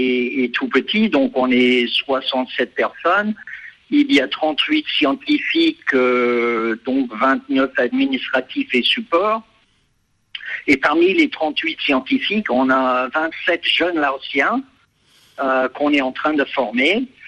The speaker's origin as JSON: {"language": "French", "country": "United States", "said": "Parce que je suis originaire des États-Unis."}